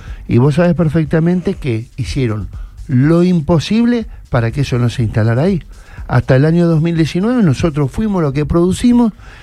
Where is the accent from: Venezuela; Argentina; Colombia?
Argentina; Yo vengo de la Argentina donde tu viejo te decía estudiar o trabajar o ambas cosas.